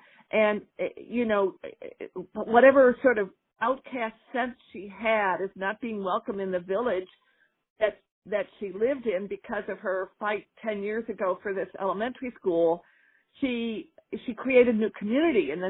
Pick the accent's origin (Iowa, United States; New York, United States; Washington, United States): New York, United States; We grew up in Western New York, west of Buffalo, and my mother was a transplanted Minnesotan.